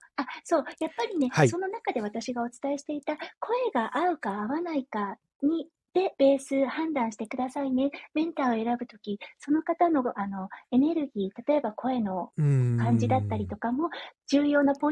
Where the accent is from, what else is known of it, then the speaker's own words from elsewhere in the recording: Iwate, Japan; 私、あの、岩手の出身なので少し似てるんですよね。